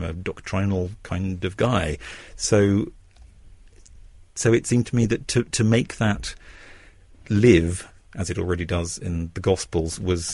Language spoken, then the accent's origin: English; England, United Kingdom; talking about I'm English, I'm an Anglican, talking about religion is embarrassing